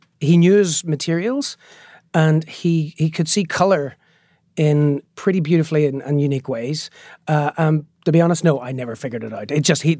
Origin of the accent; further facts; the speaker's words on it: Northern Ireland, United Kingdom; growing up in Northern Ireland, we used to joke that we were bilingual because we could speak both Catholic and Protestant.